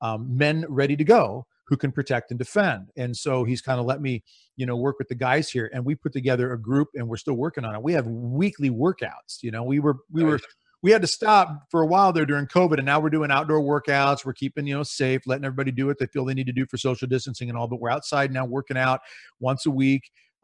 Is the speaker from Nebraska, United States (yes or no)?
yes; Nebraska, United States; which I'm from Nebraska, lived in Texas now